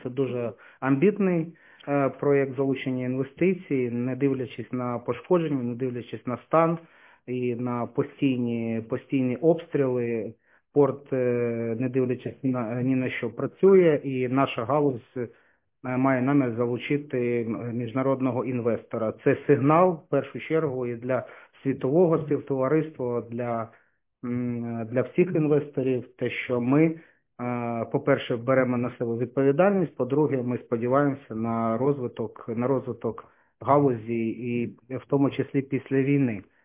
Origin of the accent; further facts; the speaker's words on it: Mariupol, Donetsk Oblast, Ukraine; born there; Народився в Маріуполі, дуже багато років, біля 13 років працював.